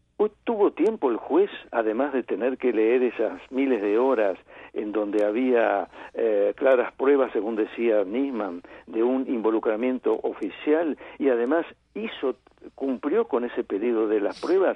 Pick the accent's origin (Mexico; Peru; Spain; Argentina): Argentina; Y como argentino, y con tantos casos que he visto con el paso de los años